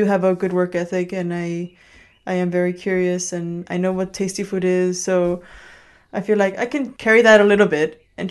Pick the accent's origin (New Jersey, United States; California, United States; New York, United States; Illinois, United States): Illinois, United States; Chicago; first language Spanish; English is a second language; I grew up in Chicago. I always kind of consider myself Mexican.